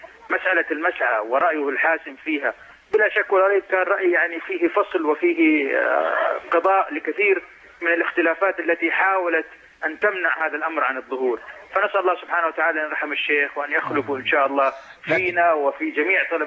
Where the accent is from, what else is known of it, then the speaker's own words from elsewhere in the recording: Mecca, Makkah Province, Saudi Arabia; نحن تربينا في مكة المكرمة في الحجاز في المسجد الحرام